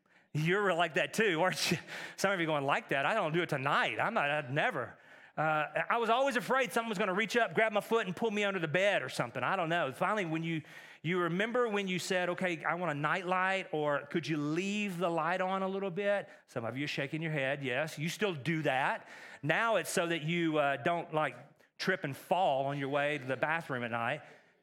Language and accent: English; Texas, United States; I grew up in East Texas, which is a lot like East Tennessee, kind of like kissing cousins.